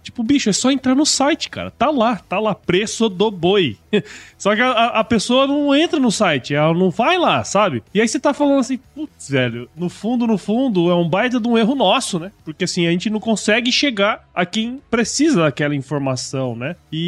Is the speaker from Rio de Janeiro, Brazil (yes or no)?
no; Mato Grosso, Brazil; trabalhei aqui em Mato Grosso. Eu sou de Mato Grosso